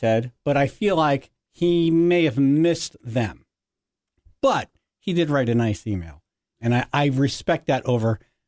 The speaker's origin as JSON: {"language": "English", "region": "New York", "country": "United States", "tie": "born or raised there", "said": "But growing up outside of New York City, Dan Ingram was the best top 40 DJ in the history of top 40 format."}